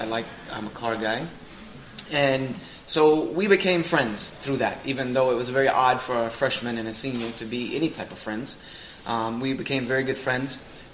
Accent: South Carolina, United States; he started to attend a Bible college in my hometown, which is very well known in the United States amongst religious conservative Christians.

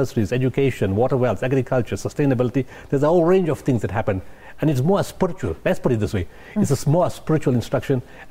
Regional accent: Potchefstroom, North West, South Africa; We come from Potchefstroom.

